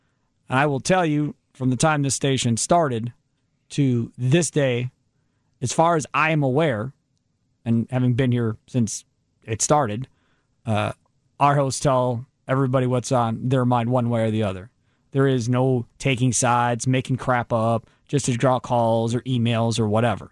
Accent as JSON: {"language": "English", "town": "Kenosha", "region": "Wisconsin", "country": "United States", "tie": "born or raised there", "said": "Myself, growing up in Kenosha, I was able to listen to those stations"}